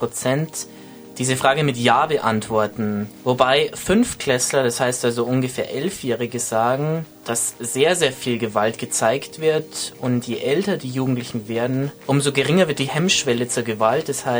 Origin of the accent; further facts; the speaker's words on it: Regensburg, Bavaria, Germany; Ja, also die zweite Koryphäe hier in Deutschland sitzt in Regensburg in meiner Heimatstadt.